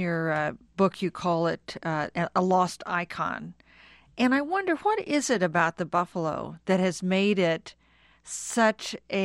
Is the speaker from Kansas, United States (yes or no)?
yes; Kansas, United States; Now, I grew up in Kansas, where the buffalo is very much part of the state's history and its current life.